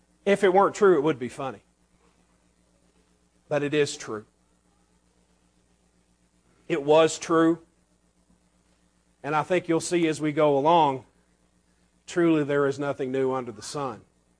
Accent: the South, United States; And bless her heart, and I'm from the South and I can say this.

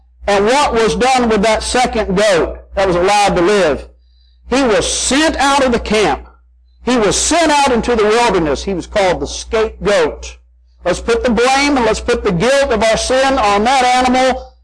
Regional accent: Arkansas, United States; born or raised there

